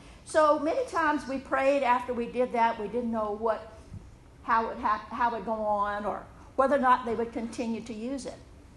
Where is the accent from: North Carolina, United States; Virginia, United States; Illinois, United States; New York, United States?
Virginia, United States; Abilene; We're back home, you know, in Charlotte County. I grew up in Abilene, right just up the road.